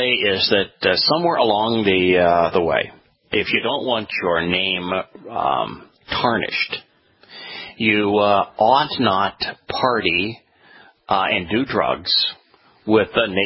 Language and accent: English; Los Angeles, California, United States; because I grew up in Los Angeles and that's San Francisco.